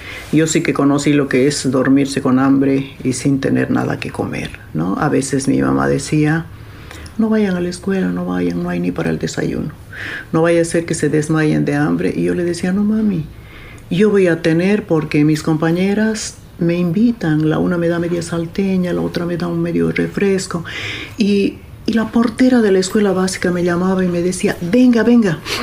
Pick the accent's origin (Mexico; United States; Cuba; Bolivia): Bolivia; Tarija; Yo nací en Tarija, una ciudad pequeña. Entonces comencé allá en un conservatorio gratuito